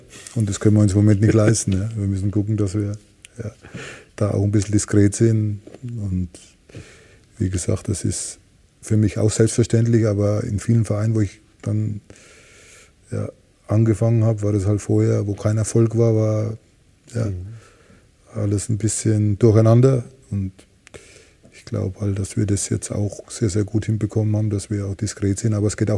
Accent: Bavaria, Germany; now in Hamburg, Germany; Dann bin ich als Franke nach Hamburg gekommen.

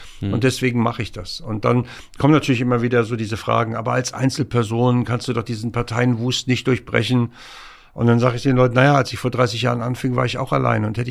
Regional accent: Hamburg, Germany; Also erstmal bin ich auf St. Pauli groß geworden in Hamburg, also dem größten prostituierten Viertel von Europa.

